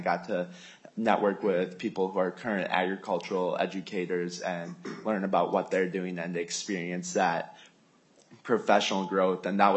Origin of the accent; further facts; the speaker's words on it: Morris, Minnesota, United States; So I grew up in a rural setting. I grew up in Morris, Minnesota, and I grew up quite literally having a front row seat to the world of agriculture.